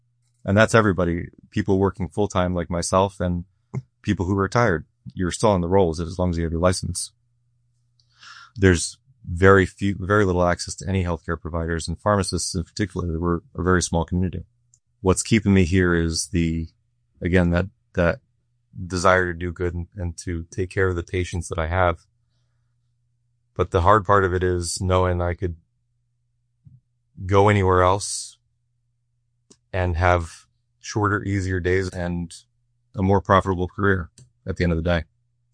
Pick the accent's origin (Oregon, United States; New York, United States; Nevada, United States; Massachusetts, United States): New York, United States; Liberty; I was born and raised in Liberty. I grew up here. And it's home. I've got roots here. My family's been here for generations.